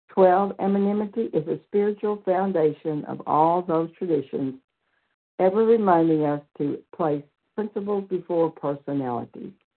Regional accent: Pensacola, Florida, United States; I am from Pensacola, Florida, and I am a recovered food addict.

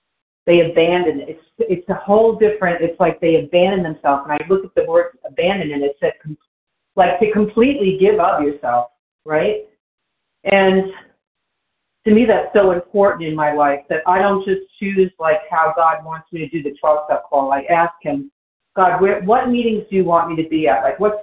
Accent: New Jersey, United States; from New Jersey.

